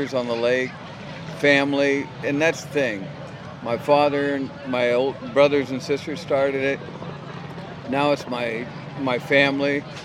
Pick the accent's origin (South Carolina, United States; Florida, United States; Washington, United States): Washington, United States; White Center; I grew up in White Center, Seattle.